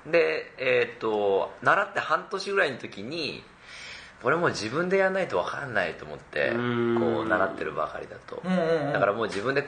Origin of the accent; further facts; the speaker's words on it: Nagoya, Aichi, Japan; now in Tokyo, Japan; 僕名古屋なんですけど、母親が京都なんで、ややだからちょっと関西が、